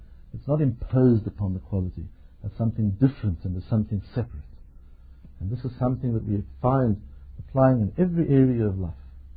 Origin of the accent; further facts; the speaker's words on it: Johannesburg, Gauteng, South Africa; So you might find that I travel overseas and people ask me, where are you from? Johannesburg, Tucker, what do you do there?